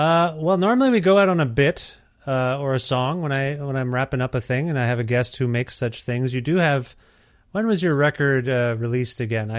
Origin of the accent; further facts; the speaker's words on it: Canada; Yeah, we are a lot like you in ways that are good and bad, I think.